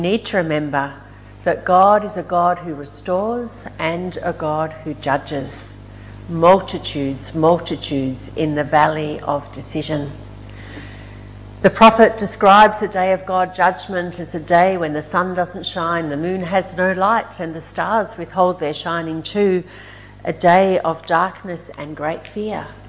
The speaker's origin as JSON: {"language": "English", "country": "Australia", "said": "made me feel not that great about being Australian."}